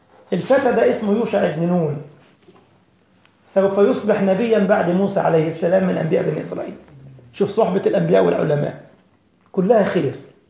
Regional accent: Egypt; طبعا عندنا في مصر كده عند البحر المتوسط بين فرعي دمياط ورشيد كده في المنطقة دي

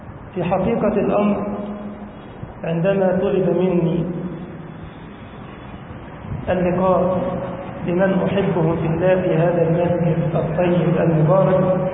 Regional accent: Egypt; اللهم احفظ بلدنا مصر وأهلها يا رب العالمين

